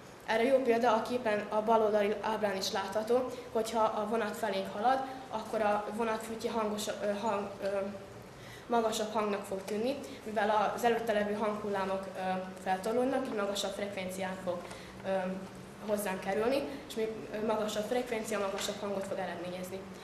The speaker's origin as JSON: {"language": "Hungarian", "town": "Subotica", "region": "Vojvodina", "country": "Serbia", "said": "és a Szabadkáról jöttem, a Szetozár Márkovics Gimnázium második osztályából."}